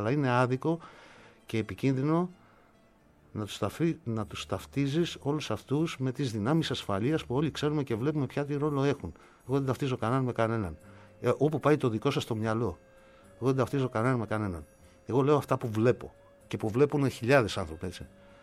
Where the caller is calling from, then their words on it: Kalamata, Peloponnese, Greece; Σήμερα αυτό που βίωσα στην πόλη μου την Καλαμάτα ήταν κάτι πρωτόγνωρο.